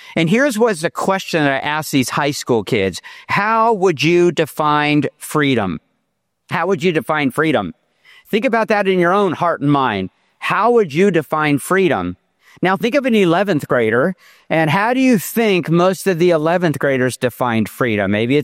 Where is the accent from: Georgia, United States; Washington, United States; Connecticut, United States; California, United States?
California, United States; So I'm from Southern California, by the way. If you didn't know, I live in Temecula